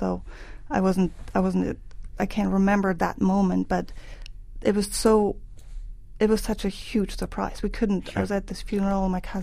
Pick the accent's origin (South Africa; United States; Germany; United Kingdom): Germany; English is a second language; I grew up in East Germany, and I was 16 at the time